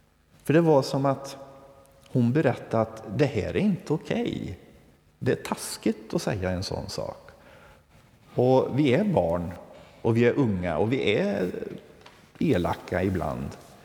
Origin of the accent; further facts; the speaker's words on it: Värmland, Sweden; Jag är från Värmland, sydvästra Värmland, utanför Karlstad.